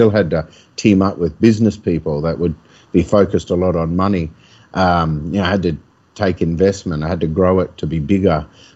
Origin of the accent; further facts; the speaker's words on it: Queensland, Australia; And growing up in the Whitsundays, it was all camping and hunting and fishing.